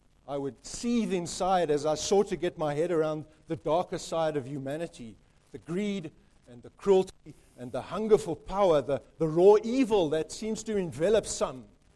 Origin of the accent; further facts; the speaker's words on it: South Africa; When I was a youngster growing up in South Africa, we didn't have television.